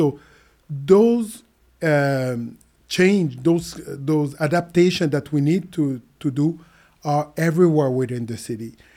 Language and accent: English; Montreal, Quebec, Canada; it's born and raised in Montreal, 51 years old, married, two kids. Living in Montreal all of my life